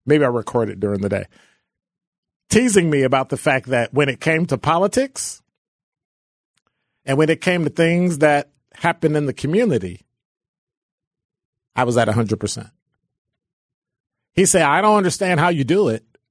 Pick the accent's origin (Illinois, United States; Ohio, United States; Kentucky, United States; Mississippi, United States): Illinois, United States; Chicago; And I remember growing up in Chicago with the National Guard rolling down the street, 5 o'clock curfew.